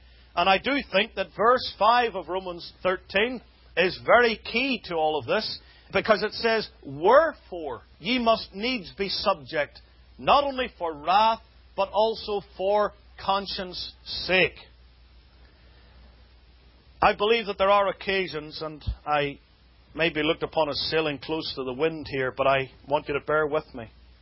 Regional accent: United Kingdom; Of course, I come from the United Kingdom

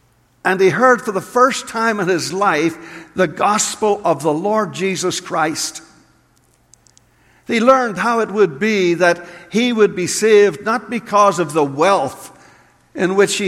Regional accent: Belfast, Northern Ireland, United Kingdom; When I was a little boy growing up in Ireland, I first heard about John the Baptizer, John the Baptist, sitting in Sunday school, in a little mission school, little mission Sunday school in Belfast.

